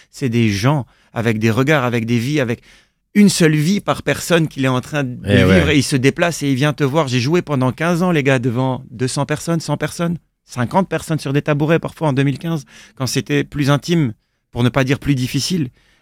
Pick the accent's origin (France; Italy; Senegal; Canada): Senegal; moved away; je viens d'un pays, j'ai grandi au Sénégal.